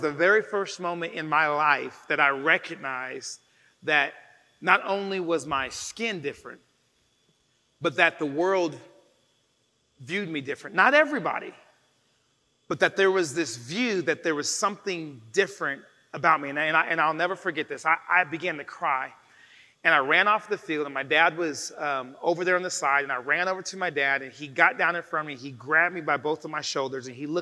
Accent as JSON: {"language": "English", "town": "Inglewood", "region": "California", "country": "United States", "tie": "born or raised there", "said": "it began to trigger some unfortunate memories that I had even as a child growing up. I'm from Inglewood, Los Angeles."}